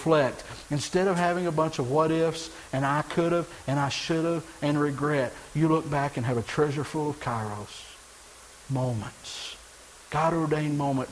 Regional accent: Texas, United States; Growing up in Texas, everybody had to learn Spanish.

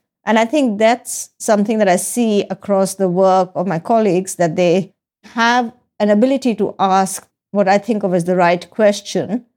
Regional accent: India; moved away; I grew up in India, so I was very much an insider

